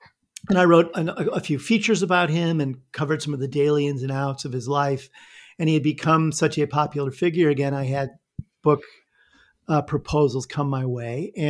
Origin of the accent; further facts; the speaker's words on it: Illinois, United States; You know, Charlie, like you, I'm a Midwestern boy. I grew up in Northern Illinois and went to New York for grad school